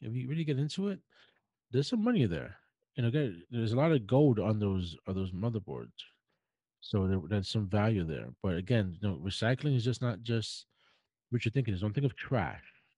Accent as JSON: {"language": "English", "town": "Brooklyn", "region": "New York", "country": "United States", "tie": "born or raised there", "said": "growing up when I was a kid, I grew up in Brooklyn, so in New York"}